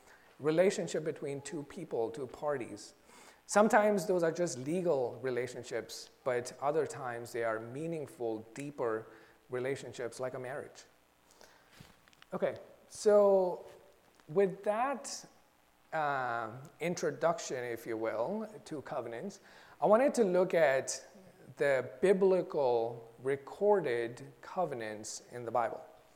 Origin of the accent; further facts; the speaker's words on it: India; I grew up in India, and a lot of times we would do pinky promises.